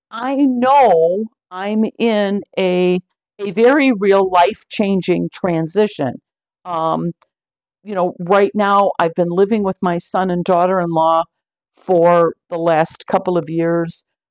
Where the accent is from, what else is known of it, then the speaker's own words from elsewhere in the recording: Chicago, Illinois, United States; And growing up in Chicago, there was this area where just tons and tons of railroad tracks side by side